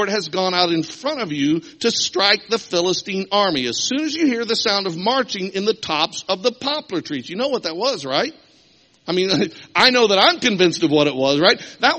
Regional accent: Joplin, Missouri, United States; And of course, Joplin's my hometown, and I certainly haven't forgotten the tornado

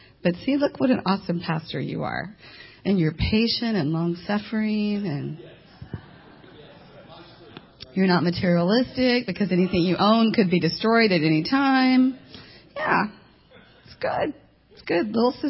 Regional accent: Utah, United States; And we're in from Utah. We're having a great time. We have just a few more days, and not too long. We are going home.

